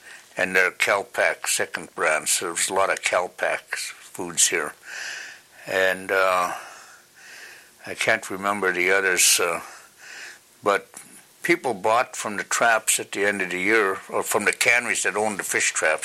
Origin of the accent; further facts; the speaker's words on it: Seldovia, Alaska, United States; So growing up in Soldovia was interesting